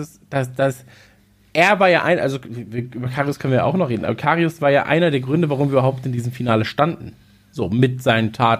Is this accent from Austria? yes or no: no; North Rhine-Westphalia, Germany; Ich meine, wir kommen ja aus Nordrhein-Westfalen